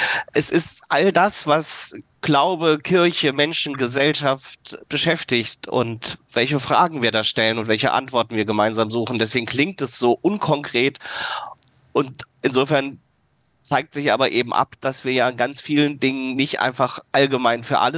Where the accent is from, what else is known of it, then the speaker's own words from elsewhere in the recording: Kassel, Hesse, Germany; weil ich bin Städter, ich komme aus Kassel, kenne, glaube ich, gebürtig eben wirklich dörfliche Strukturen eigentlich gar nicht